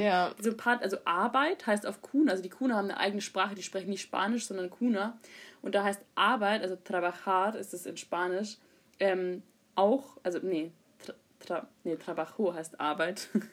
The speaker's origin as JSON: {"language": "German", "country": "Germany", "said": "wir sagen, wir kommen aus Deutschland und das ist dann irgendwie cool"}